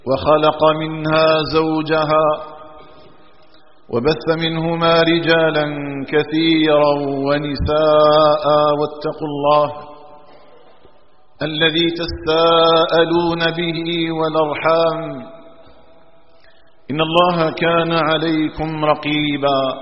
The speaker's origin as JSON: {"language": "Arabic", "country": "Algeria", "said": "اللهم اجعل بلدنا الجزائر آمنا مطمئنا"}